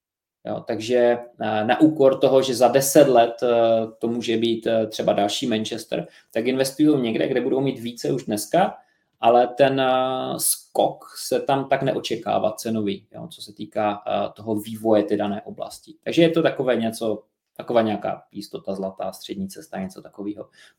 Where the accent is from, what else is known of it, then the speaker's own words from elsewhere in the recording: Moravia, Czechia; něco třeba na severní Moravě, odkud pocházím